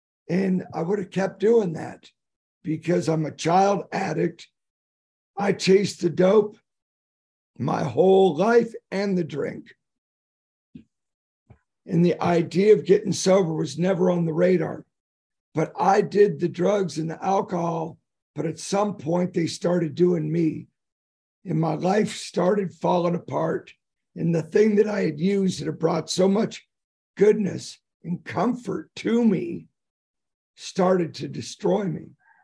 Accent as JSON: {"language": "English", "town": "Phoenix", "region": "Arizona", "country": "United States", "said": "Now, I said … I'm from Phoenix, Arizona."}